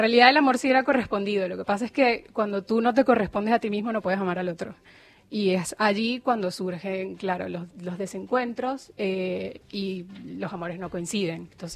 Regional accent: Puerto La Cruz, Anzoátegui, Venezuela; moved away; Yo soy de Puerto La Cruz, de la costa. Entonces, claro, en la costa es prácticamente ese... Extraño la playa todo el tiempo y está ese calorcito

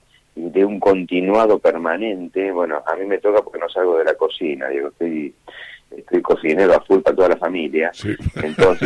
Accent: Argentina; no nos deja tan originales como a veces somos los argentinos.

